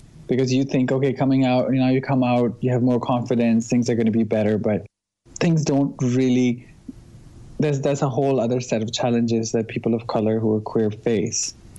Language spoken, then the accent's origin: English; Pakistan; we come from Pakistan and everyone's pretty much similar looking, different shades of brown, you know?